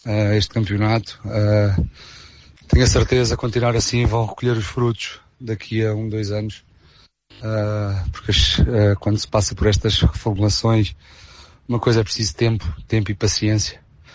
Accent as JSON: {"language": "Portuguese", "country": "Portugal", "said": "Como somos portugueses, estamos por dentro."}